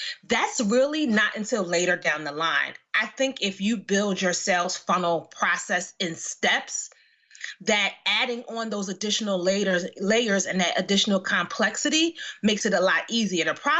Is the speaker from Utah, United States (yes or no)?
no; Philadelphia, Pennsylvania, United States; I'm from the neighborhood. I grew up in West Philly.